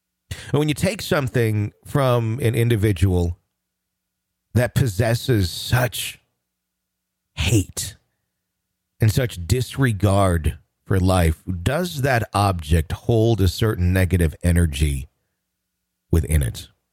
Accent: Wisconsin, United States; I'm from Wisconsin and would sometimes pet-sit for a family in my hometown.

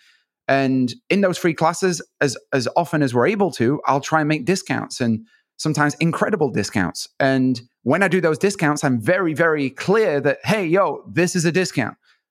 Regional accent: United Kingdom; I am the founder of Ridley Academy. I'm a British artist

